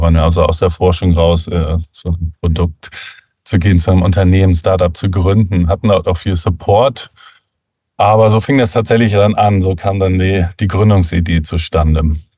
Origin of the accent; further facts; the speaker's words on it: Northern Germany, Germany; ich bin ja hier aus dem Norden von Deutschland eigentlich auch groß geworden, immer um Hamburg rum, für dann auch in Lüneburg damals noch gelebt, so einer kleineren Stadt bei Hamburg, aber dann irgendwann relativ schnell nach Hamburg gezogen